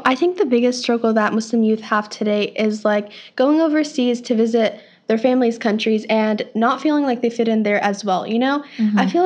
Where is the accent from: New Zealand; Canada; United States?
United States; I was also born and raised in the United States.